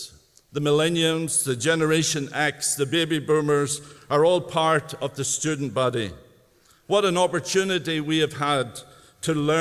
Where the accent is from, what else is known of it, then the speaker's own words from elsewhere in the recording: Northern Ireland, United Kingdom; moved away as an adult; now in Canada; I was born in Northern Ireland. Growing up, I experienced the hatred that existed between Catholics and Protestants. And as a disillusioned young man of 24, I left Ireland